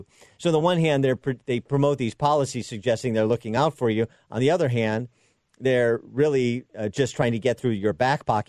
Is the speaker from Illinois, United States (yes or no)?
yes; Illinois, United States; Like I look at that in my home state of Illinois.